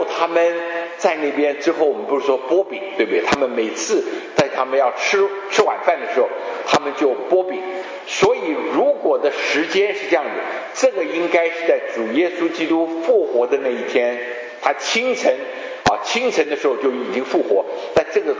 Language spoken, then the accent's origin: Chinese; Jiangsu-Zhejiang, China; 啊，以我们江浙人的话，这是实在是很沉得住气